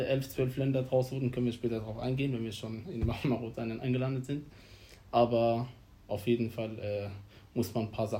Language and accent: German; Baden-Württemberg, Germany; Ansonsten, ja, ich komme hier aus der Nähe von Mannheim. Und bin jetzt wieder in Deutschland, seit Anfang des Jahres wieder, genau.